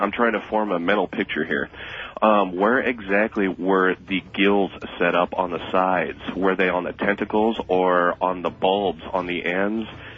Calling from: Tempe, Arizona, United States; but I'm calling from Tempe, Arizona.

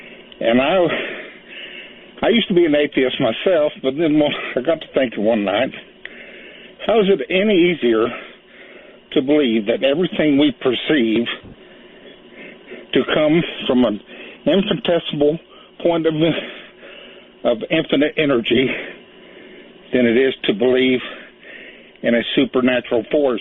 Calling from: Amarillo, Texas, United States; I'm calling from Amarillo, Texas.

